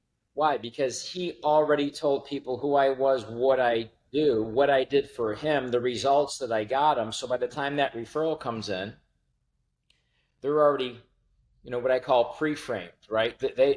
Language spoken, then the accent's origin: English; Buffalo, New York, United States; Lived in Vegas and I grew up in Buffalo, New York